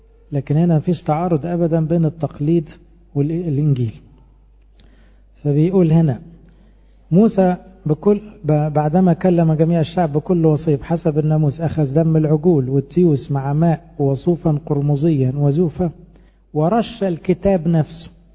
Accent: Egypt; احنا كمصريين بالتقليد عارفين

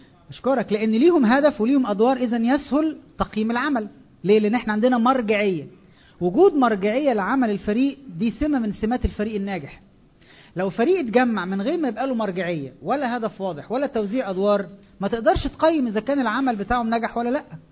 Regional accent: Egypt; التنشئة بتاعتنا كمصريين عندنا مشكلة في الحتة دي

